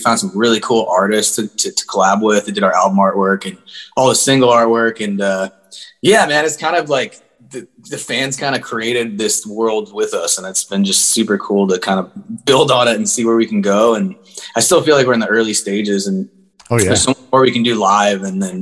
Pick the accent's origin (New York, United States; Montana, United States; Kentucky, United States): Montana, United States; now in Los Angeles, United States; Yeah, so my project from Montana, I grew up in Montana, moved to LA, and that band kind of fell apart.